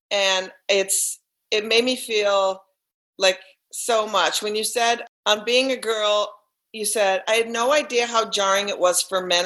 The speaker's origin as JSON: {"language": "English", "region": "Minnesota", "country": "United States", "said": "And I'm from Minnesota and I went back to Minnesota so that I could connect with what I thought was important."}